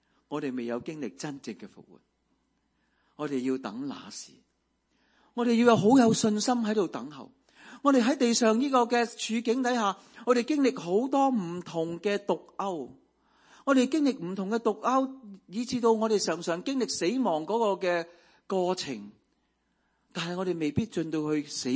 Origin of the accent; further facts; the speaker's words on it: China; 它讲出一种观念，跟我们中国人的观念非常之相似。死后去哪里？十八层地狱。我们很小有这种观念。